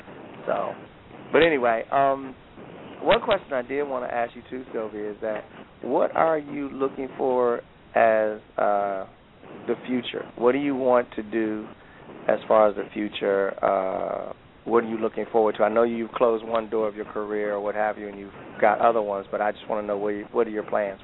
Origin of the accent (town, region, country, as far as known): Detroit, Michigan, United States; born or raised there; moved away as an adult